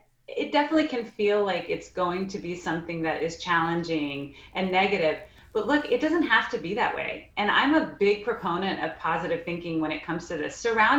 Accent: Texas, United States; I get Viviana because I'm from Texas.

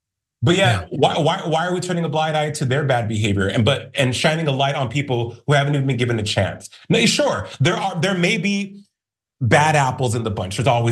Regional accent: Albuquerque, New Mexico, United States; I'm from Albuquerque, New Mexico. I am the son of immigrants.

